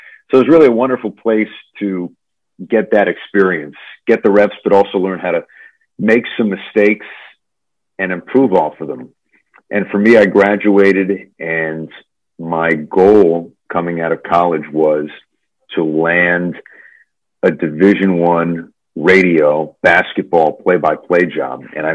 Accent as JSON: {"language": "English", "town": "Westchester", "region": "New York", "country": "United States", "tie": "born or raised there", "said": "I grew up in Westchester, New York, and even at the age of 10, I had this sense of maybe this is something I'd be interested in when I get older."}